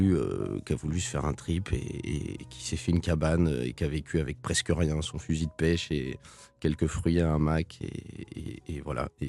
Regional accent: Quebec, Canada; born there; also born or lived in France; moi, je suis né au Québec et ma grande sœur, elle est née au Panama. Et puis après, on a fini par retourner en France.

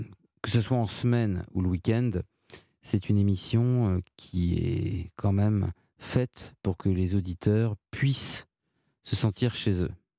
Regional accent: Orléans, Centre-Val de Loire, France; also born or lived in Nevers; moi je suis né à Nevers, je viens d'Orléans

